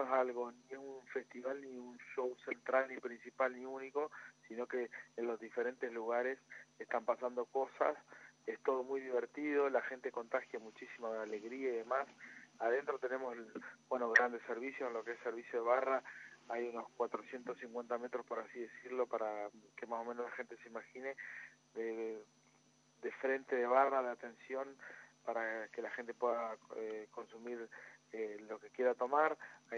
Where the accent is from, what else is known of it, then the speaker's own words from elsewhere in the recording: Paraná, Entre Ríos, Argentina; nosotros somos de Paraná